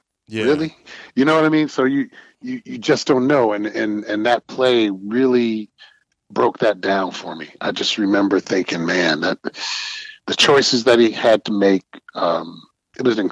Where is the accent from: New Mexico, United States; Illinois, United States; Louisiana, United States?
Illinois, United States; Evanston; Yeah, I grew up in Evanston.